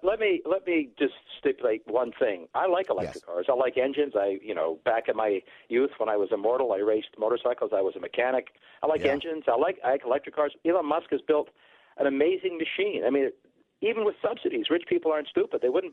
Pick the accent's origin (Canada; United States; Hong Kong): Canada; born there; I'm from Canada, so, you know, a shout out for my buddies there. At least I was born there.